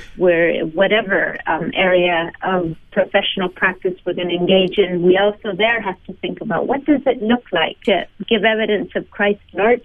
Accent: Argentina; Growing up in Argentina, very engaged in a local church that had a very broad understanding of the calling that God gives God's people in God's world.

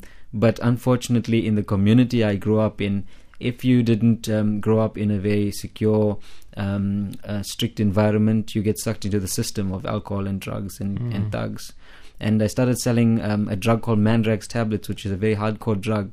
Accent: Pietermaritzburg, KwaZulu-Natal, South Africa; I grew up in South Africa in a city called Pietermaritzburg. And I come from an Indian Hindu background. And we didn't know much about Christianity or church.

